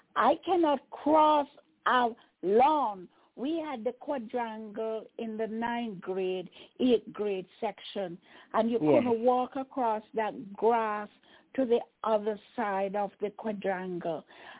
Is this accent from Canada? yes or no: no; Jamaica; is because I'm a Jamaican and because I went to Crescent.